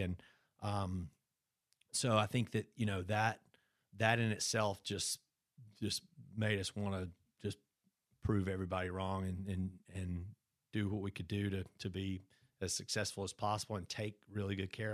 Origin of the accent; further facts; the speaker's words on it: Brandon, Mississippi, United States; We grew up in Brandon, okay. Yeah, right outside of Jackson.